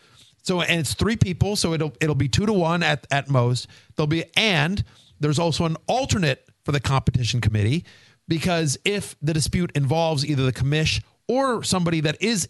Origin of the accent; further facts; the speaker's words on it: College Station, Texas, United States; in my very first fantasy league, the Fat Dog Rotisserie Baseball League back in my hometown of College Station, Texas.